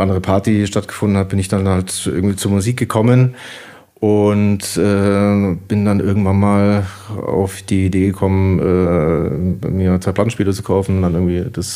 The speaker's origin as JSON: {"language": "German", "town": "Heilbronn", "region": "Baden-Württemberg", "country": "Germany", "tie": "born or raised there", "said": "ich habe in Heilbronn, wo ist das? Reutlinger Straße, Gemmingstal. Mhm. Da haben wir gewohnt."}